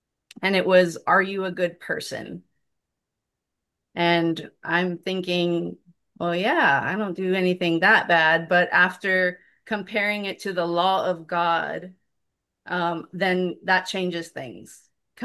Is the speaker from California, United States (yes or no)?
no; Laredo, Texas, United States; Okay, so I'm from Laredo, Texas